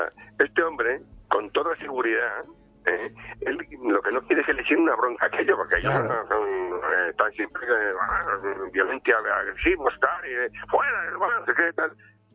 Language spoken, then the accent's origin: Spanish; Valladolid, Castile and León, Spain; born there; Yo nací en Valladolid